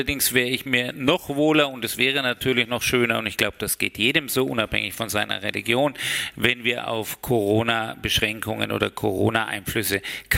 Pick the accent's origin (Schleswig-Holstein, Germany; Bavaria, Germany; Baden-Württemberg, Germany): Bavaria, Germany; Würzburg; Üblich ist es in meiner Heimatgemeinde in Würzburg, dass wir einen Gemeindeseder machen, also diesen Sederabend in der Gemeinde begehen. So bin ich auch groß geworden.